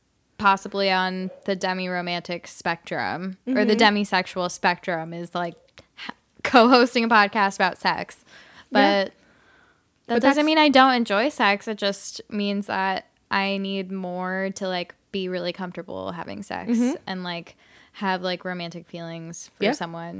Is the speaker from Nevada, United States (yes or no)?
yes; Nevada, United States; I'm from Nevada. We're like very low in education, so